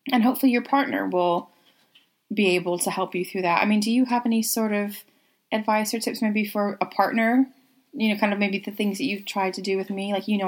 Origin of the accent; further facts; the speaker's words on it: United States; okay, I grew up in America and you grew up in England, but we're both culturally very similar.